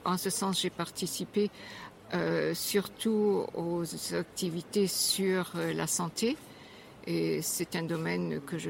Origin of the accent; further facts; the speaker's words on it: France; accent: German; now in Germany; je suis française d'origine mais j'habite en Allemagne depuis 50 ans, d'où mon petit accent allemand.